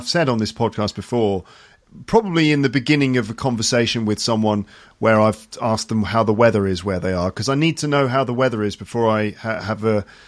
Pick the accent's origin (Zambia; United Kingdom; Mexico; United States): United Kingdom; England; When I was growing up in the Midlands of England